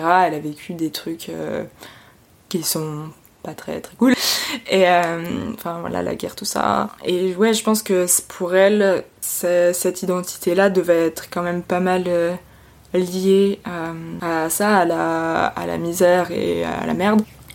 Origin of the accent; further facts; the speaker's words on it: Auvergne-Rhône-Alpes, France; Je répondais toujours moi je suis savoyarde.